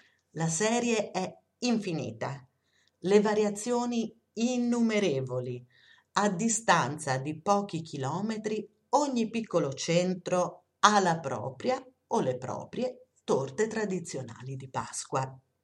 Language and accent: Italian; Umbria, Italy; now in Lucca, Italy; io non sono lucchese, anche se ci abito da 30 anni, sono umbra.